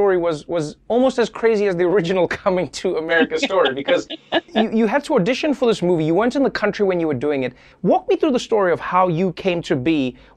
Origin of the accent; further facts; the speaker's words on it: South Africa; But as a South African, there's such a big process behind, like, you had to go to get a visa and everything, right?